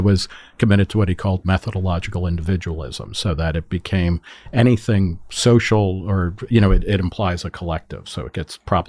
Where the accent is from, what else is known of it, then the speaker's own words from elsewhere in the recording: New Jersey, United States; I mean, I grew up in New Jersey